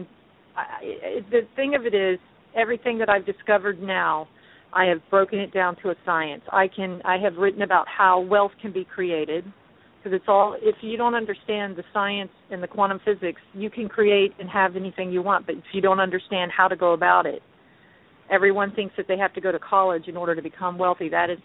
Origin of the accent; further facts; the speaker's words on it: Orlando, Florida, United States; Yes, I'm from Orlando, Florida. I'm a native, and I have quite a big family.